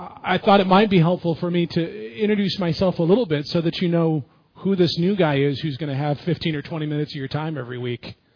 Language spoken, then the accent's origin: English; California, United States; also born or lived in Florida, United States; I was born in South Florida. To a guy who had a theater degree. I didn't mention that last service. And then when I was about 5 years old, my mom and dad moved us all to Southern California.